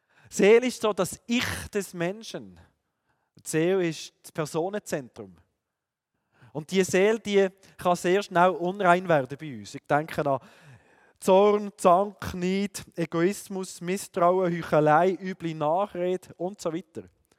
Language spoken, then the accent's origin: German; Aarau, Aargau, Switzerland; wir kommen aus Aarau, darf dort Pastor sein.